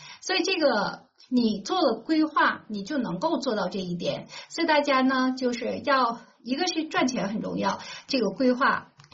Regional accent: China; 我们中国人呢，就是真是勤勤恳恳，很勤劳啊

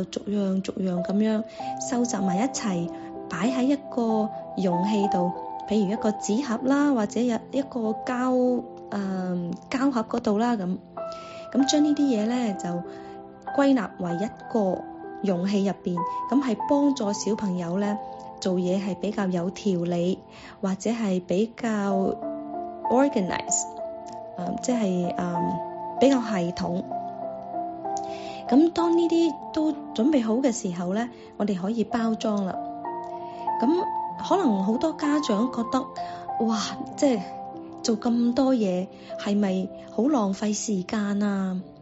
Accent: Guangdong, China; 咁我哋广东人有一句说话叫做斩脚趾避沙虫。

